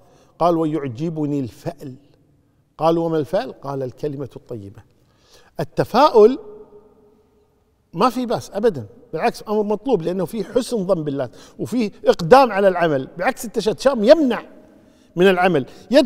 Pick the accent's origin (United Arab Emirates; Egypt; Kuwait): Kuwait; حنا عندنا بالكويت يقول فلان قبسة أو فلان قبس علينا، القبسة هي البومة عندنا،